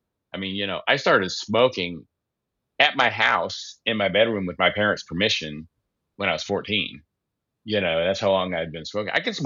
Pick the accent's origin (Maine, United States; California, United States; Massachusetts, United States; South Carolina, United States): South Carolina, United States; Well, I grew up in South Carolina, and that's right in the middle of Tobacco Belt.